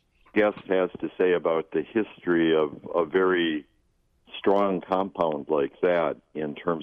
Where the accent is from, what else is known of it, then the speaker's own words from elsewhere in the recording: Wisconsin, United States; I grew up in Wisconsin.